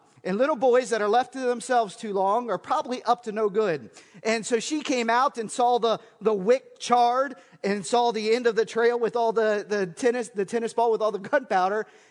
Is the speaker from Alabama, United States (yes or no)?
no; Manassas Park, Virginia, United States; I remember when I grew up in Manassas Park as a kid, myself and my older brother and two older cousins, we grew up, Costello Park was my backyard.